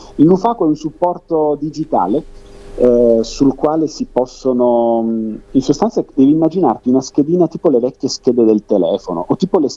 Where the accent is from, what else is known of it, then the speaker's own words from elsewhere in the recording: Reggio Emilia, Emilia-Romagna, Italy; Io sono di Reggio Emilia